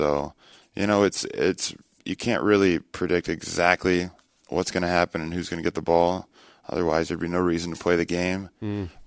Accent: Kansas City, Missouri, United States; obviously my team was the Chiefs growing up in Kansas City

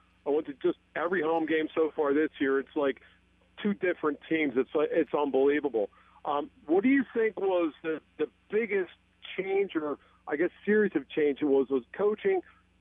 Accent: Philadelphia, Pennsylvania, United States; I'm from Northeast Philly. I played for Archbishop Ryan.

